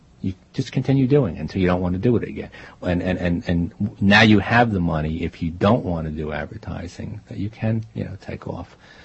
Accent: Newburgh, New York, United States; also born or lived in Lexington, Massachusetts; Originally from Newburgh, New York, and then Lexington, Massachusetts.

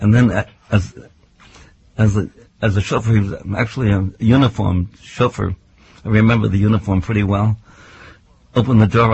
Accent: Los Angeles, California, United States; also born or lived in New York City; I'm really a California boy, and I'm an L.A. high school boy. I went out there when I was a child. I was born in New York City, but I had no memory of New York.

